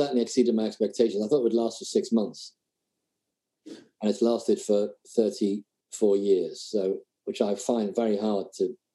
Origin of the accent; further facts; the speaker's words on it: Liverpool, North West England, United Kingdom; And I'm from Liverpool, so I kind of understood the accents